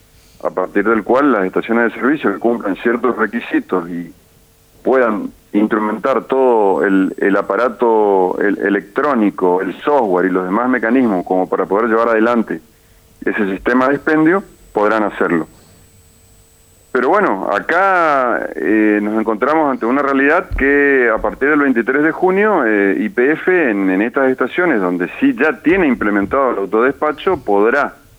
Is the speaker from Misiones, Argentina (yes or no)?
no; Corrientes, Argentina; Soy de la provincia de Corrientes.